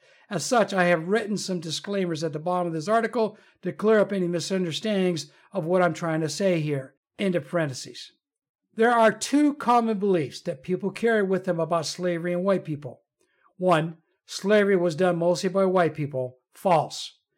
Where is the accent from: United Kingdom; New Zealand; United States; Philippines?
United Kingdom; As a British man myself, I can assure you that my ancestors were not privileged upper-class slave owners.